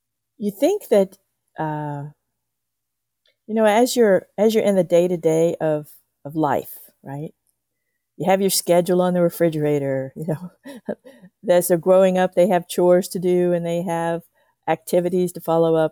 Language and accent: English; Lafayette, Louisiana, United States; I was raised in Lafayette, so I was Catholic